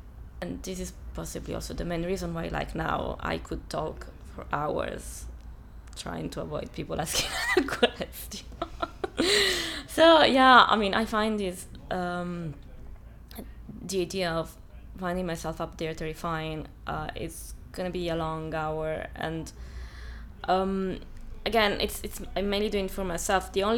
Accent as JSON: {"language": "English", "town": "Catania", "region": "Sicily", "country": "Italy", "tie": "born or raised there", "moved": "as an adult", "lives_now": "England", "said": "I was born in Catania, Sicily, on the 14th of June, 1973. That's actually where I come from. I moved to England back in August, 98."}